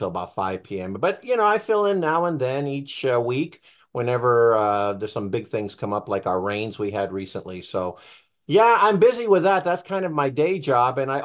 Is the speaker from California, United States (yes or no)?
yes; California, United States; I grew up in the San Fernando Valley, went to Van Nuys High School, also graduated at UCLA